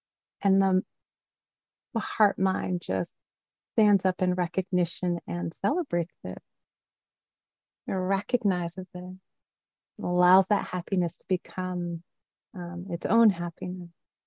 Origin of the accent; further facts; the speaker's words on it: California, United States; I wasn't raised here in New England on the East Coast. I'm used to, I was raised on the West Coast in California.